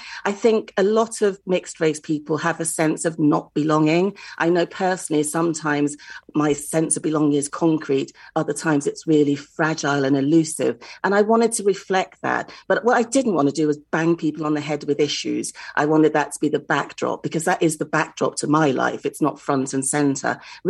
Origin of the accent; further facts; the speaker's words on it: Nigeria; I know it's happened to me when I go back to visit my dad in Lagos. A few years ago, I handed over my passport, my Nigerian passport